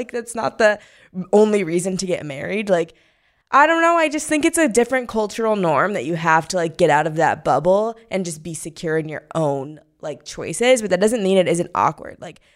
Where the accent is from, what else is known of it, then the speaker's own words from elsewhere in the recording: Missouri, United States; So, I totally get this because, babes, I'm from Missouri. The girls have 3 kids already.